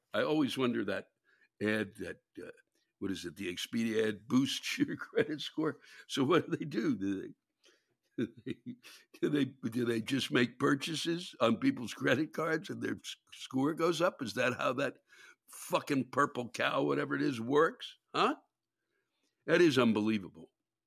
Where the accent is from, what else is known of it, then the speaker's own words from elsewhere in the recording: England, United Kingdom; Yes, I am English and want to complain about manners.